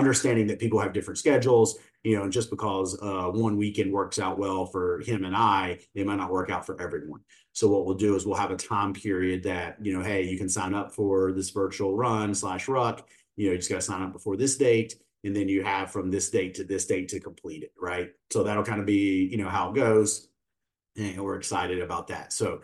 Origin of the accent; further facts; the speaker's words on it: West Virginia, United States; I'm from West Virginia originally, love the West Virginia mountains.